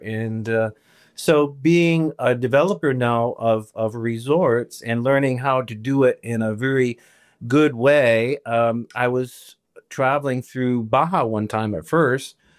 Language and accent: English; Rhode Island, United States; moved away as an adult; I grew up in the East Coast in the smallest state in the country, Rhode Island, you know. my father was in the military, in the Navy, with 6 kids, so we never really took a vacation. And at 19, I decided I needed some adventure in life, so I went to Hawaii